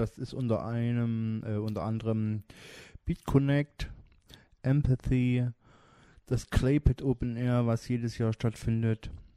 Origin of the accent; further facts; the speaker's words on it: Chemnitz, Saxony, Germany; ich komme aus Chemnitz.